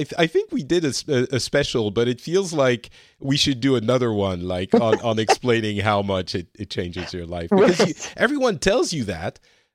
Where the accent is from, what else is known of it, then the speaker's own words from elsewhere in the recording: France; English is a second language; also born or lived in Japan; now in Finland; after I spent some additional years in France, which is my what I consider to be my home country, I went to live in Japan for a few years, and then back to France, and now I've been in Finland for a while as well.